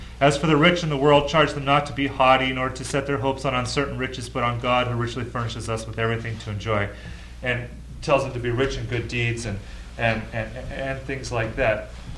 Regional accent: United States; Realistically, I'm an American.

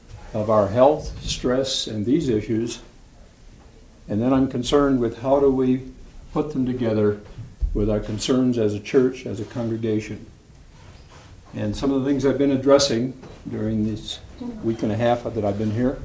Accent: Portland, Oregon, United States; I'm from Portland, Oregon, where I work as a counselor in private practice

